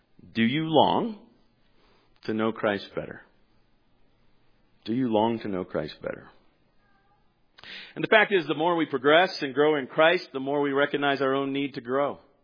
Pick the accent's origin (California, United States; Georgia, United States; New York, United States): California, United States; Listen, I grew up in Central California. You know what you do in Central California? You stay. Okay? You don't move from there.